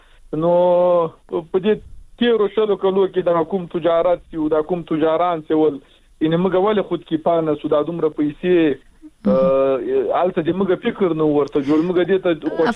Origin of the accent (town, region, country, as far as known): Logar, Afghanistan